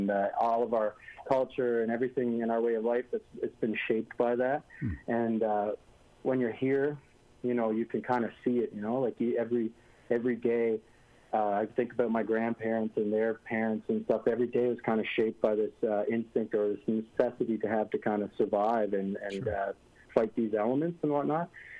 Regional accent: Newfoundland and Labrador, Canada; And, I mean, we're three of us, like you said, are Inuit. We're from the Nunatsiavut region, which is the northern region of Labrador, and it's self-governed by the Labrador Inuit.

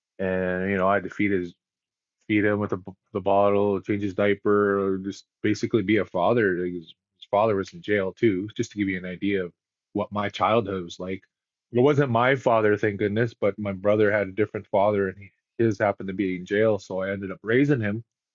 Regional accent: Winnipeg, Manitoba, Canada; So I grew up in North Winnipeg, off reserve. I am First Nations or Indigenous, but I actually grew up on the north side in a really bad neighborhood.

